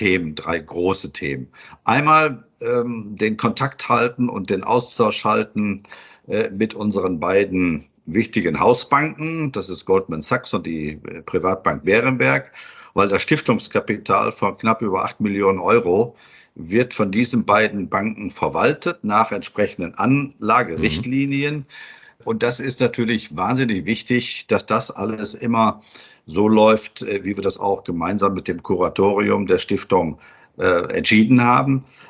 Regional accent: Essen, North Rhine-Westphalia, Germany; moved away; Also ich bin heute nicht mehr allzu oft, aber ab und an noch in meiner alten Heimat in Essen. Und die leugne ich nicht, im Gegenteil. Ich finde das toll da. Und ich habe mich an, obwohl ich seit 38 Jahren jetzt im Hessenland lebe

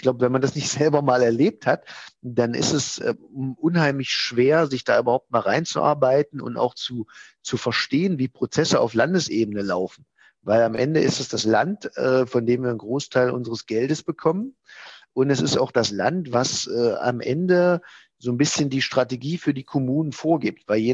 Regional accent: Halberstadt, Saxony-Anhalt, Germany; born or raised there

